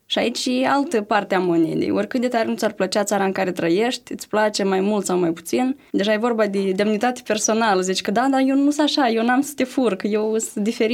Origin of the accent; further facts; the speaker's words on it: Moldova; noi avem încă o problemă, ca moldoveni, ca țară, ca o comunitate.